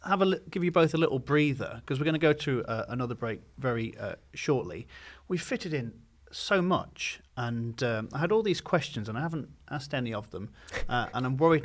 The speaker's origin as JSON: {"language": "English", "region": "England", "country": "United Kingdom", "said": "Lots of things, as an Englishman, that I agree with Alex on, and other things that I wouldn't."}